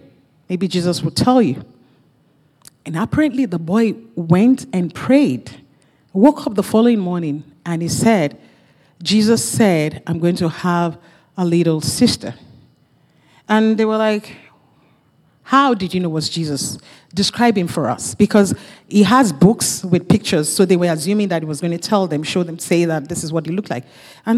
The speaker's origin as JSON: {"language": "English", "country": "Nigeria", "lives_now": "Canada", "said": "I'm originally from Nigeria."}